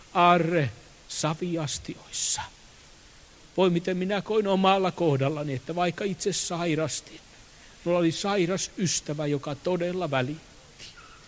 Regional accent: Turku, Southwest Finland, Finland; Elin lapsuuteni Turussa. Siellä vartuin ja perustin perheen.

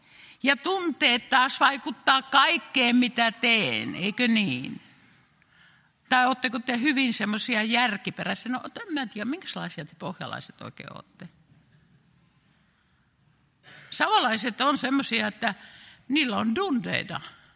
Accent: Finnish Lakeland, Finland; Ja kun minä olen Järvi-Suomesta, niin hirveän lämmintä vettä.

